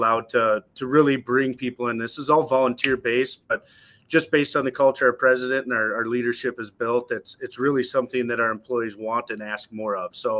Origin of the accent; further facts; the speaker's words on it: Minnesota, United States; being a Minnesotan myself, I never realized how much of a unique situation that is to walk on water.